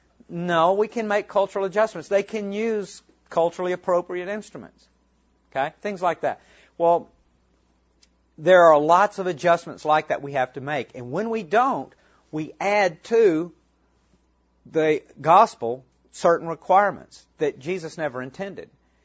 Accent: Mississippi, United States; and we're originally from Mississippi. You can probably tell by the accent.

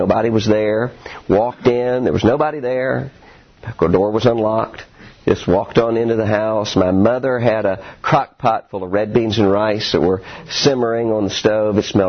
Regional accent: Mississippi, United States; And so I was there in Chattanooga about 8 hours away from my hometown in South Mississippi.

